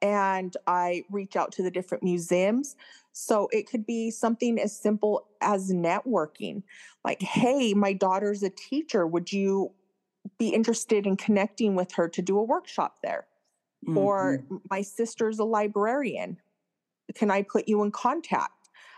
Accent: Utah, United States; I grew up in Utah, which is an extremely conservative, not diverse area at all.

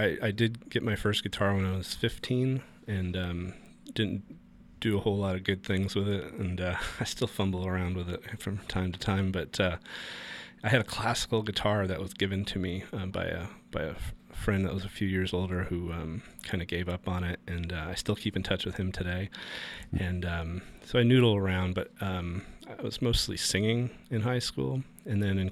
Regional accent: Cranberry Lake, New York, United States; Yes, I grew up in the Adirondack, foothills of the Adirondack Mountains, and way up northern New York, about a hour and change from the Canadian border in St. Lawrence County, a little town called Cranberry Lake.

